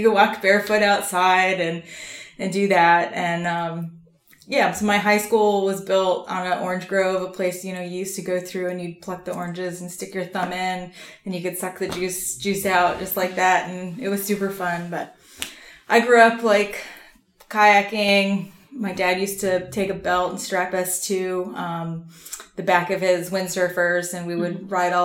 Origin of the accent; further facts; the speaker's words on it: Florida, United States; I grew up in Northern Pinellas County. It was horse farms and orange groves still when I was very little.